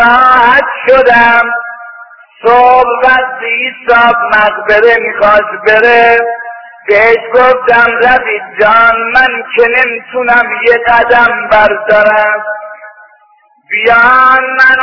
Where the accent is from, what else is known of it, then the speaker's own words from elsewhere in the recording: Kashan, Isfahan, Iran; گفتم آجان من از ایرانم فرمود از کدوم شهری گفتم از شهر کاشانم گفت کدام محله ای گفتم محله سلطان میرحمدم